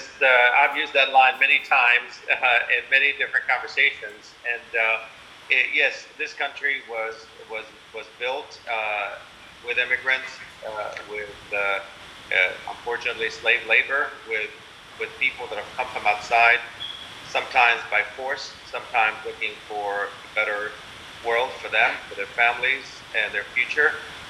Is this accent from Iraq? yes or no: yes; Iraq; I come from the Middle East, from Iraq specifically.